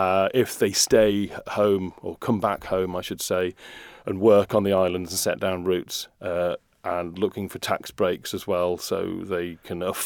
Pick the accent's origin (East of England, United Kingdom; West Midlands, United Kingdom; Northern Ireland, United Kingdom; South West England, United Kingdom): West Midlands, United Kingdom; Rugby; now in Isle of Man; roughly the population of my hometown of Rugby, where I grew up